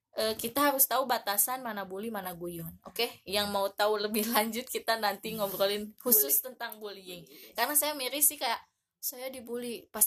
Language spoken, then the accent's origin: Indonesian; Tasikmalaya, West Java, Indonesia; Jadi kita orang Tasik sudah tidak kekurangan lagi universitas.